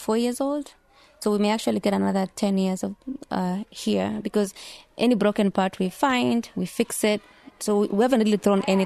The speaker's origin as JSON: {"language": "English", "town": "Mogotio", "region": "Baringo County", "country": "Kenya", "tie": "born or raised there", "said": "grew up in Mogotio."}